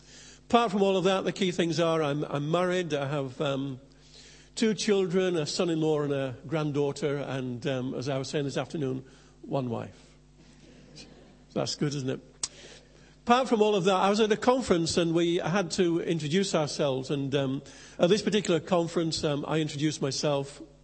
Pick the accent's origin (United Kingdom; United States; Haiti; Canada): United Kingdom; Leeds, Yorkshire and the Humber; now in London, United Kingdom; in 1983, we moved down as a family from Leeds to London.